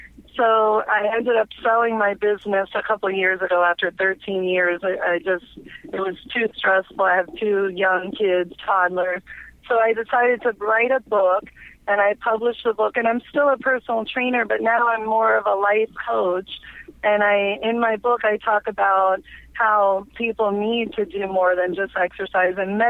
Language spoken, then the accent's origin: English; Miami, Florida, United States; also born or lived in California / Boston, United States; I was born and raised in Miami. I moved a couple times to California and Boston. I went to college, but ended up at University of Miami and ended up living back in Florida.